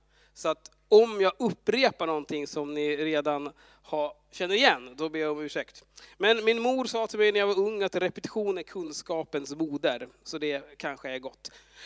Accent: Västerås, Västmanland County, Sweden; moved away; Jag kommer från Västerås från början och har bott här nu i 7 år snart.

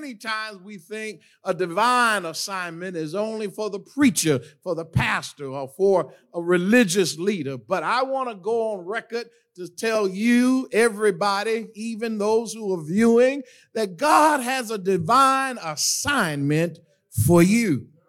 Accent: Fort Lauderdale, Florida, United States; I grew up in Fort Lauderdale, Florida, and we grew up with this singing about the same age the two young fellows that just got baptized.

